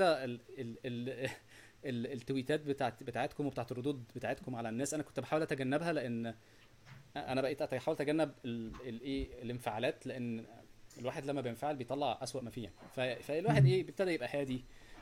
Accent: Egypt; انا مصري في الاول والاخر يعني

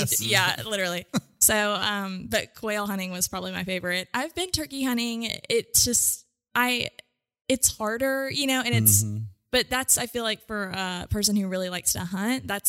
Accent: the South, United States; I grew up in the South, so went hunting as well.

